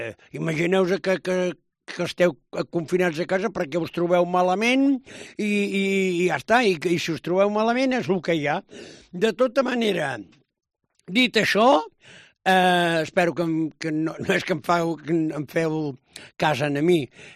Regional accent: Girona, Catalonia, Spain; jo, per exemple, que sóc de Girona, no puc anar a Salt

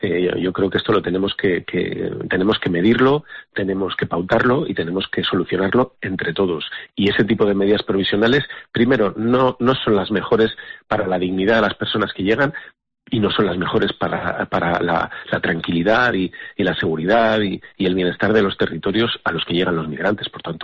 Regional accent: Castile and León, Spain; yo de donde vengo, Castilla y León

